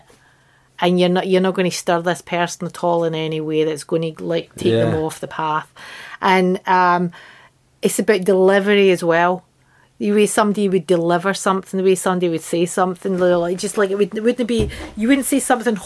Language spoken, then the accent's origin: English; Glasgow, Scotland, United Kingdom; so much of that is from my growing up in Glasgow.